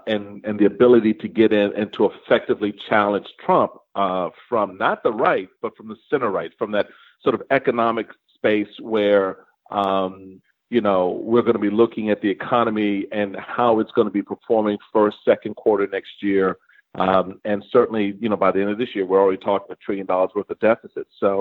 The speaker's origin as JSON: {"language": "English", "region": "South Carolina", "country": "United States", "said": "Two, if I were him, I would challenge my home state of South Carolina for the action that they've taken to block, to not have the primary."}